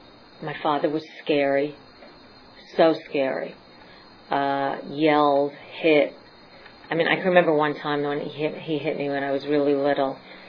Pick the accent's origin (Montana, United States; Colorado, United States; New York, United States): New York, United States; I grew up in New York, as you can hear, and I grew up in a Jewish family with very unhappy parents